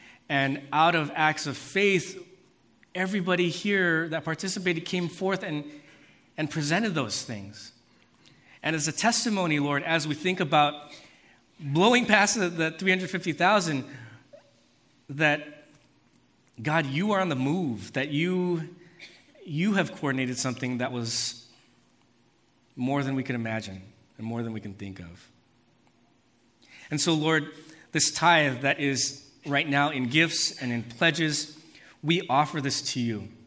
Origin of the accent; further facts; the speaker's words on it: Monterey Park, California, United States; I grew up on Monterey Park. I live there now.